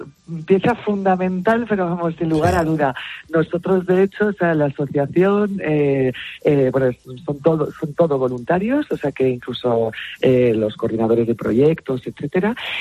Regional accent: Côte d’Ivoire; yo nací en Costa de Marfil y bueno, viví ahí unos años, viví varios años y luego he estado viajando

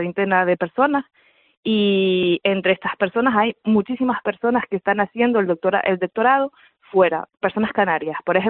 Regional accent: France; Spanish is a second language; Yo soy francesa. Sí. Me han enseñado el castellano, y digo castellano a sabiendas, ¿no?

